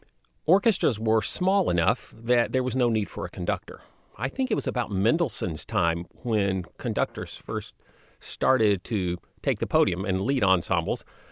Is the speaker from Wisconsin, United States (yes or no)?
no; Louisville, Kentucky, United States; And that's when I knew I'm from Kentucky. I'm from Louisville.